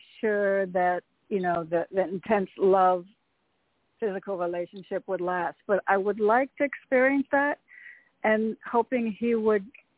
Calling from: Sacramento, California, United States; I'm calling from California.

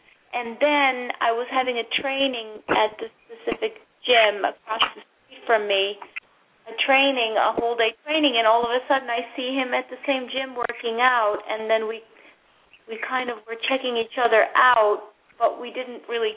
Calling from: New York, United States; I'm calling from New York.

